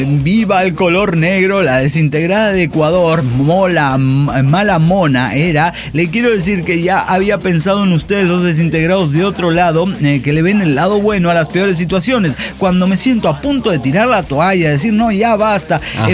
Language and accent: Spanish; Mexico City, Mexico; de la CDMX.